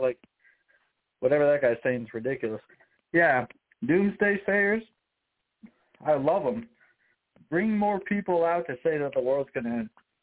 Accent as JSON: {"language": "English", "country": "Ireland", "said": "I'm Irish. So humor wins."}